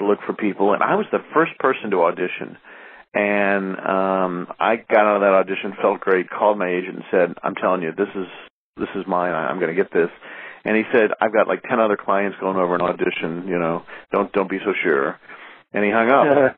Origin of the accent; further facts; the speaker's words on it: Indianapolis, Indiana, United States; a friend of mine, Dave Garrison, who was a ventriloquist who I grew up with in Indianapolis